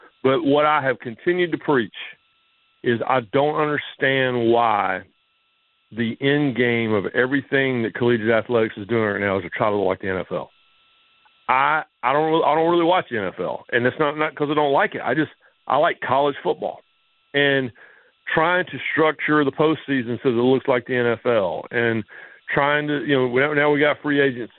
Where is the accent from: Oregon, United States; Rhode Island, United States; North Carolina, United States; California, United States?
North Carolina, United States; also born or lived in Tennessee / Connecticut; All right, so I grew up in North Carolina. I went to school in Tennessee. I lived in Connecticut for a couple of years when I started ESPN. Other than that, I've lived in North Carolina my whole life. I grew up in the Triangle.